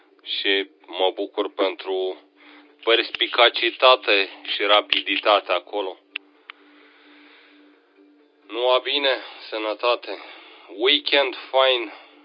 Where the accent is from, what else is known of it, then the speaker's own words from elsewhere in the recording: Suceava County, Romania; din zona Bucovinei, de aici, de unde sunt eu